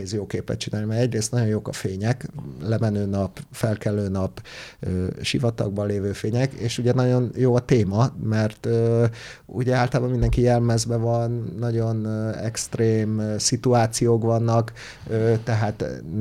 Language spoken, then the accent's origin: Hungarian; Hungary; én is úgy pályáztam, hogy Magyarországról vagyok